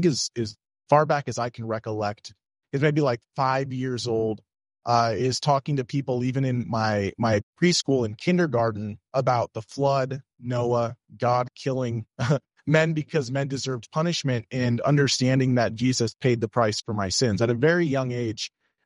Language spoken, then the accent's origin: English; Las Vegas, Nevada, United States; born there; So I grew up in a Christian household. I was born in Las Vegas, Nevada.